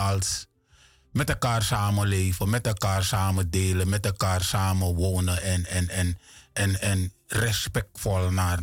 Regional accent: Paramaribo, Suriname; Ik ben opgegroeid in de leukste buurt van Paramaribo.

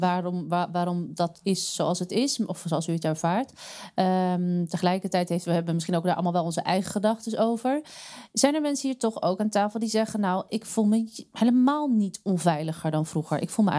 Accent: Amsterdam, North Holland, Netherlands; als ik zeg dat ik uit Amsterdam kom.

